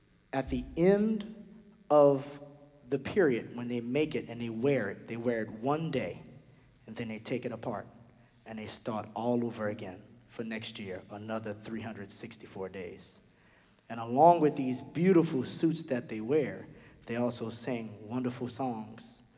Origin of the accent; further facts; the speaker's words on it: New Orleans, Louisiana, United States; This next selection is another story from growing up in New Orleans.